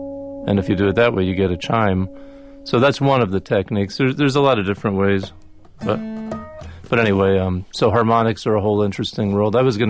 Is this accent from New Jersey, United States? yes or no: yes; New Jersey, United States; I don't know about cowboy stuff because I'm from New Jersey.